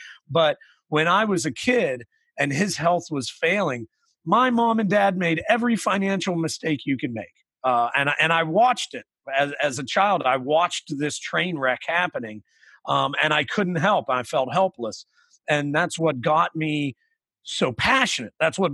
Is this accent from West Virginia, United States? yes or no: yes; West Virginia, United States; I grew up out in West Virginia, out in the middle of a small little mountainous region, you know, on a dirt road. I grew up out on a dirt road.